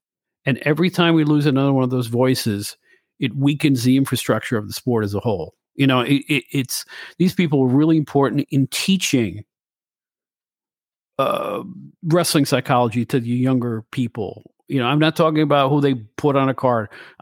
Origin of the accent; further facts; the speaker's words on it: New York, United States; Listen, I'm a New Yorker, okay?